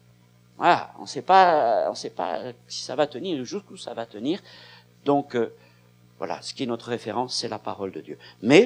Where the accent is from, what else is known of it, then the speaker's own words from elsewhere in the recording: France; Ça, c'est difficile quand on est français, parce que d'habitude, on retient ce qui n'est pas bon.